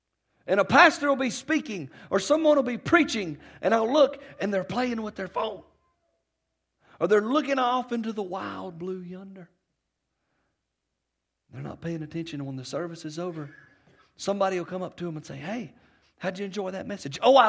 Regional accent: United States; And I'm from Paulding County.

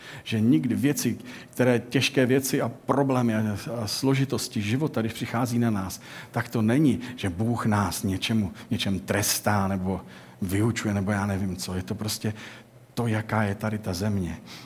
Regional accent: Děčín, Ústí nad Labem Region, Czechia; já jsem z Děčína původem a ve Hřensku teďko hoří ten les, ten nádherný les, kde jsem lítal

